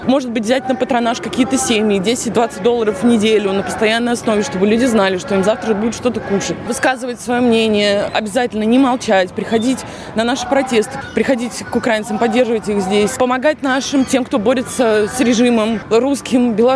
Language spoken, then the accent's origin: Russian; Moscow, Russia; moved away as an adult; now in Sydney, Australia; Мне 36 лет, я из Москвы. Живу в Сиднее около 3 лет.